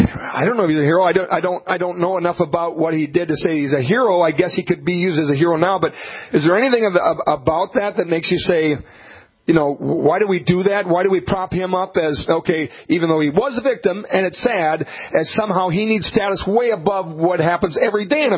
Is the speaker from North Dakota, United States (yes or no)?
yes; North Dakota, United States; from North Dakota.